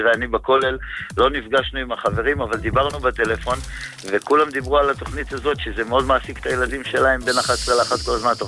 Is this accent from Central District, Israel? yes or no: yes; Rehovot, Central District, Israel